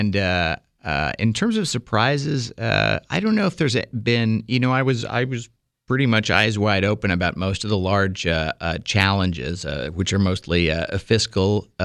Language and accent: English; Boston, Massachusetts, United States; now in Milwaukee, United States; Well, I grew up in and around Boston. I came out to Milwaukee almost 20 years ago now.